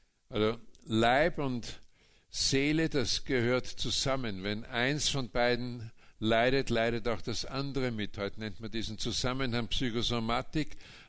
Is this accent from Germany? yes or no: no; Linz, Upper Austria, Austria; Ich bin Baujahr 1950, gebürtig aus Linz in Oberösterreich. Ich bin in sehr prekären Verhältnissen aufgewachsen, so eine typische Nachkriegskindheit.